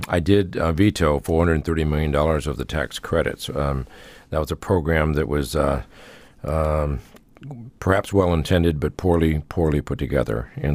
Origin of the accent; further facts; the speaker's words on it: Fairbanks, Alaska, United States; born there; I was born in Fairbanks.